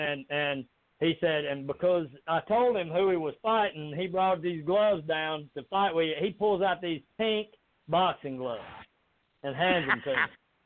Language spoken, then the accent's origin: English; the South, United States; accent: southern; my voice, my southern accent that we would always carry on